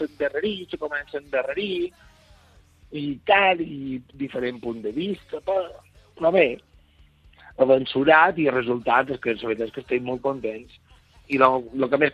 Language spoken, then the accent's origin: Catalan; Lloseta, Balearic Islands, Spain; Tenim la majoria de membres de grup que són d'aquí de Lloseta